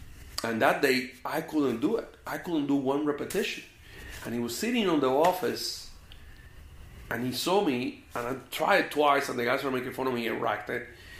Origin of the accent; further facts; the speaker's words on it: Puerto Rico; now in Columbus, United States; I was born and raised in Puerto Rico. I went to Kansas State.